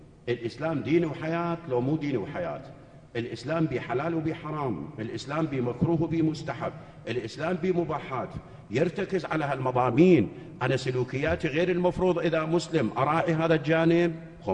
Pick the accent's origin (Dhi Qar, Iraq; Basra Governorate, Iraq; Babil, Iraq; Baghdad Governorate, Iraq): Dhi Qar, Iraq; Nasiriyah; أنا مو جاي من برا حتى يضيع علي الحكي وما أعرفه. أنا بتصوري ابن الناصرية،